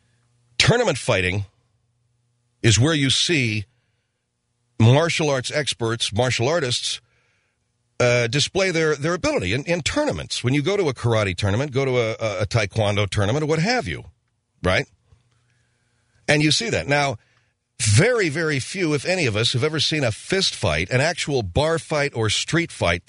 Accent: United States; Being an American, I know those things.

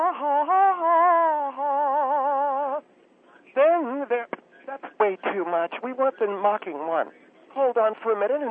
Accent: Harrisburg, Pennsylvania, United States; I'm a native of Pennsylvania. I come from Harrisburg.

